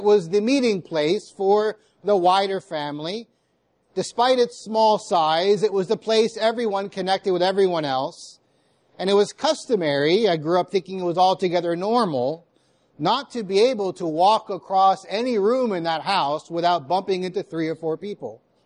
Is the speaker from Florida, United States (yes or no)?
yes; Miami, Florida, United States; Growing up in Southwest Dade County in Miami, in a Cuban, largely Cuban family